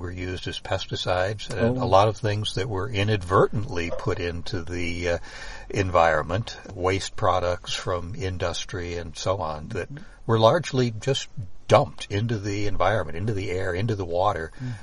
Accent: Cleveland, Ohio, United States; In my hometown in Cleveland, Ohio.

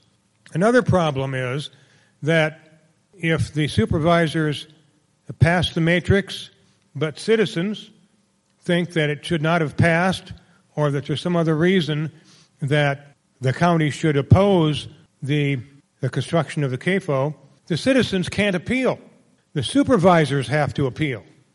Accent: Cedar Rapids, Iowa, United States; I'm an attorney from Cedar Rapids

